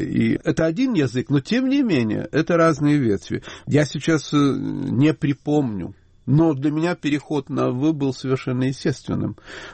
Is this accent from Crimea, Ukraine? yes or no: no; Chernivtsi, Chernivtsi Oblast, Ukraine; Я ведь не просто украинец или жидобандеровец. Я вырос в Черновцах.